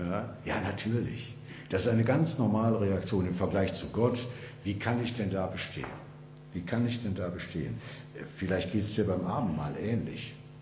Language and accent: German; Wuppertal, North Rhine-Westphalia, Germany; in Wuppertal, in meiner Heimat, habe ich vielleicht auch schon mal erzählt